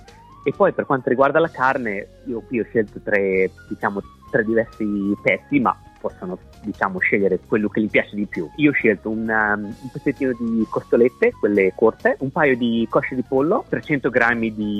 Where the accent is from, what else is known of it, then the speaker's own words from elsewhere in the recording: Pesaro, Marche, Italy; Sì, io sono di Pesaro, quindi diciamo Marche alta